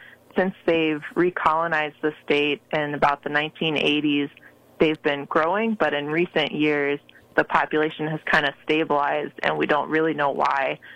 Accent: Maryland, United States; also born or lived in Nebraska; now in New York, United States; I came last from Nebraska, where I was working as a wildlife biologist for the state agency there. But originally I'm from Maryland, so still an East Coaster.

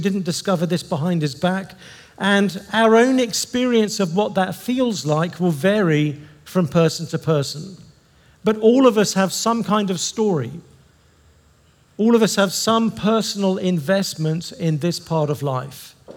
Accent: England, United Kingdom; Now, I'm English

